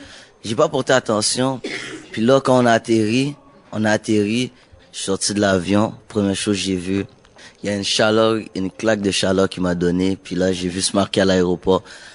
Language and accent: French; Canada; Moi, je suis Canadien. J'ai dit, je suis Canadien, je suis pas habitué.